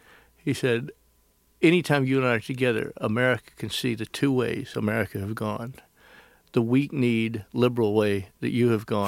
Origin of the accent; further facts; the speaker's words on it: Southern United States, United States; Because I'm a Southerner, they put me in this white hat, okay?